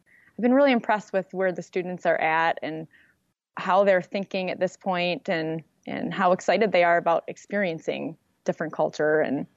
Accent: Dearborn, Michigan, United States; It was just interesting for me coming from Dearborn as my hometown to hear someone say, you know, my parents don't want me to be there.

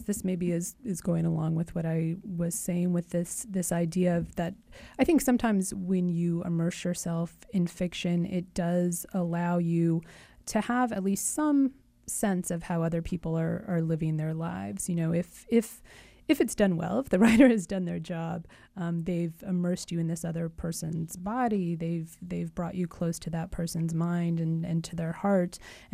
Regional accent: Des Moines, Iowa, United States; And I love Iowa, and I loved growing up in Des Moines.

